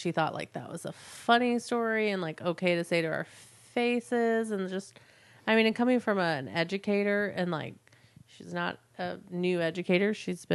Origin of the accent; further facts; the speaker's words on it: St. Louis, Missouri, United States; I grew up in St. Louis, and my only interaction with people that were negative toward people of color were, like, you know, the older generation, grandparents' age.